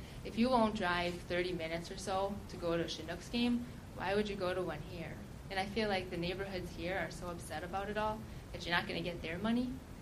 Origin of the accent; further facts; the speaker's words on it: Wisconsin, United States; I come from the South Side. I love the South Side. My whole family's between Oak Creek and Franklin.